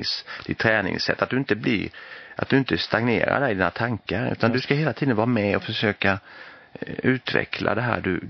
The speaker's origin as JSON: {"language": "Swedish", "country": "Austria", "moved": "yes", "lives_now": "Sweden", "said": "Jag kom från Österrike till Sverige 52."}